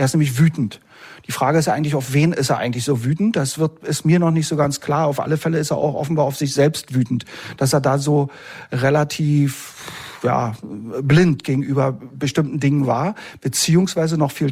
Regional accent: Berlin, Germany; ich bin irgendwie, man hört's ja auch, ich bin Berliner.

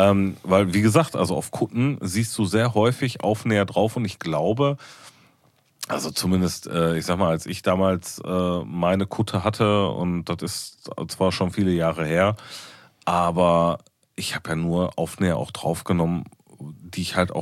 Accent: North Rhine-Westphalia, Germany; Ey, ganz ehrlich, wir sind aus dem Pott und ich finde halt so ein gewisses Assi-Sein auch gar nicht schlimm.

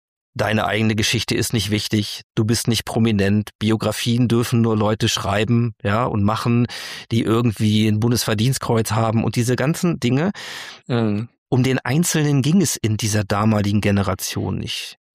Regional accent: Hanover, Lower Saxony, Germany; als Norddeutscher bist du ja, also als Hannoveraner bin ich ja, habe ich ja einen Gendefekt und eine Dialektschwäche, ja.

